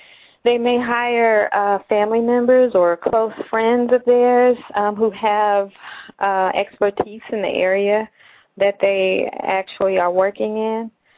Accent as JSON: {"language": "English", "town": "Nashville", "region": "Tennessee", "country": "United States", "said": "I'm from Nashville, Tennessee."}